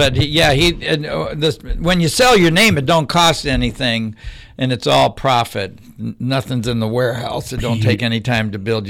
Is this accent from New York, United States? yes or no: no; Lorain, Ohio, United States; And I'm a guy. I'm just a white guy from Lorraine.